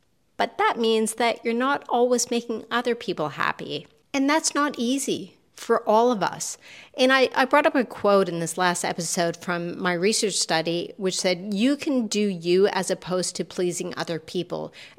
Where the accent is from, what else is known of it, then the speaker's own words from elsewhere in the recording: Canada; Because I know that as Canadian, as I try to be a nice person